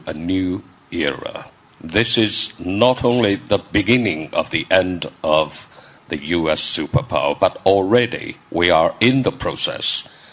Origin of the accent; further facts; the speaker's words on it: Shanghai, China; from Shanghai, China.